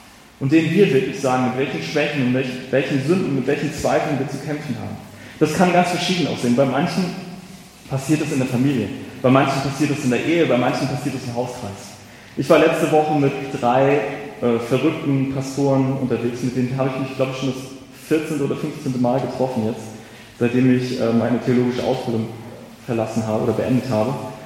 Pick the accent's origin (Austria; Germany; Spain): Germany; Northern Germany; Ich sowieso nicht als Norddeutscher.